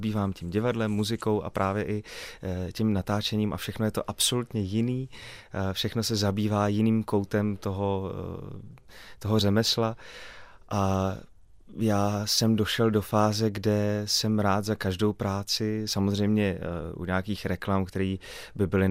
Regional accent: Ostrava, Moravian-Silesian Region, Czechia; Já jsem 17 let žil v paneláku na Ostravě Jih, v Ostravě Jih. Takže vycházím tady z tohohle betonového království, kde jsme se všichni znali.

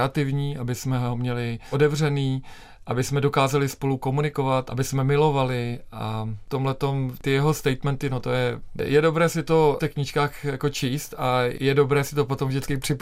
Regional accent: Prague, Czechia; born there; also born or lived in London; Já jsem se narodil v Praze a nikdy nedám na ně dopustit, ale prožil jsem část svého života v Londýně.

